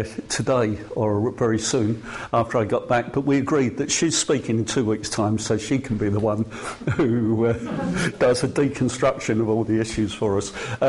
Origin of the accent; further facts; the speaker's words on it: Dagenham, London, United Kingdom; My hometown, Dagenham, was one of those which was 68 for Leave.